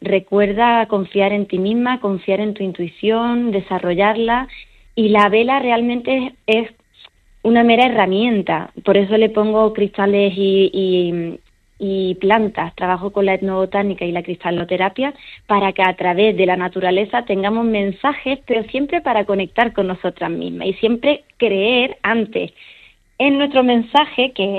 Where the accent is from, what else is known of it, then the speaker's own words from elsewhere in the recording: Canary Islands, Spain; Yo soy medio alemana y medio andaluza, y yo llegué a los 12 años a Lanzarote.